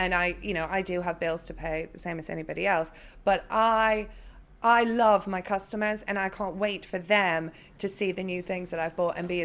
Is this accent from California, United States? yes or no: no; New York, United States; born there; also born or lived in Northumberland; My father's Sicilian-American, and I was born in New York.